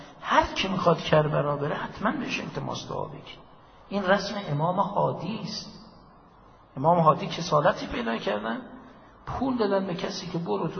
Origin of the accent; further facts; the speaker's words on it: Kashan, Isfahan, Iran; accent: Kashani; یک عده از همشهریای ما از لهجه من مشخص کاشانی هم آمدن